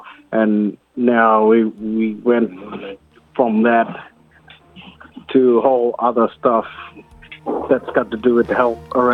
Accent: Daly River, Northern Territory, Australia; now in Bright, Australia; I'm from Daly River, it's Malakula country. But yeah, I'm living in Bright, Victoria at the moment.

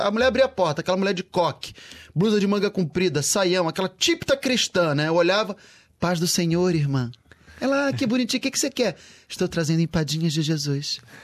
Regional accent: Rio de Janeiro, Brazil; Eu vim de São Paulo, eu sou carioca.

